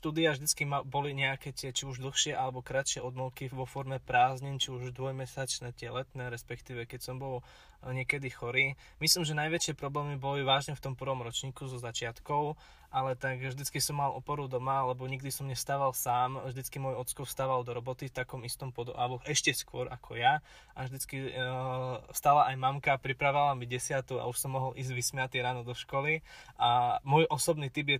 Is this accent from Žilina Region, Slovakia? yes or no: no; Vranov nad Topľou, Prešov Region, Slovakia; Ja som z Vranova na Topľo a 4 roky som do tejto školy dochádzal vlakom.